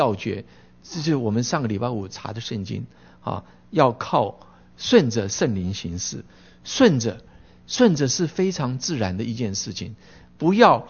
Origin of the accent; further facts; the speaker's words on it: Taiwan; 我从小在台湾天气很热哈